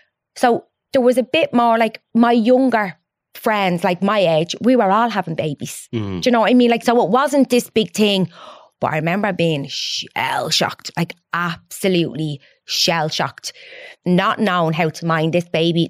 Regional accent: Crumlin, Leinster, Ireland; It wasn't easy growing up in Crumlin.

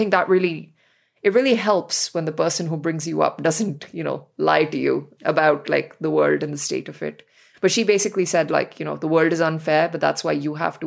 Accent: New Delhi, Delhi, India; For me, it was growing up in New Delhi.

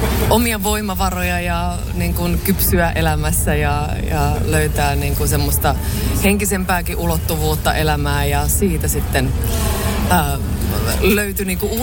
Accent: Jalasjärvi, South Ostrobothnia, Finland; meillä Jalasjärvellä Koskuen kylässä tuolla Etelä-Pohjanmaalla, meillä oli siinä tanssilava lähellä

